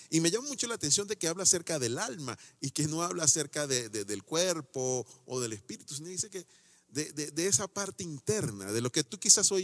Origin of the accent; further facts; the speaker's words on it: Venezuela; en mi país, quizás Venezuela, quizás es una forma común de decirle a alguien: estás verde